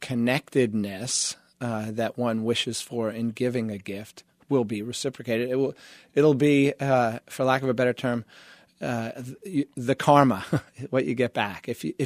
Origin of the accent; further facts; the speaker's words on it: New York, United States; That was the way I grew up in New York.